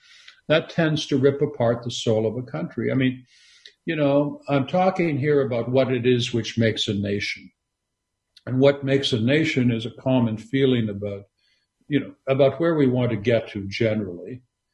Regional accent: Canada; I grew up in Canada, as I say, which is a country which invented anti-Americanism, right?

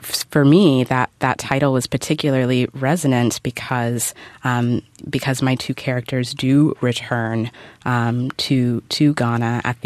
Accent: Alabama, United States; and yet I grew up mostly here, and I grew up mostly in Alabama, and so the effects of slavery, the legacy of slavery, is still pretty strongly felt there

